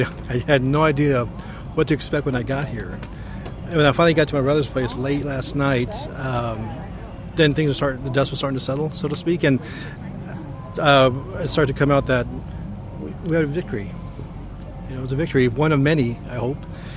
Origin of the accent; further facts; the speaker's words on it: Denver, Colorado, United States; I'm from Denver, Colorado. Visiting from Denver, Colorado.